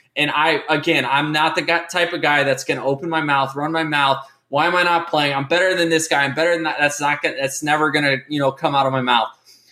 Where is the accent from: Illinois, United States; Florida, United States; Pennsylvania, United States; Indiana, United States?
Florida, United States; I go to my hometown team, the team I grew up rooting for, my favorite team.